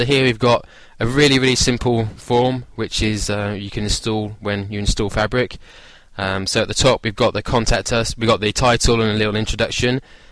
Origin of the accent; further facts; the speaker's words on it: United Kingdom; now in France; I'm British, living in France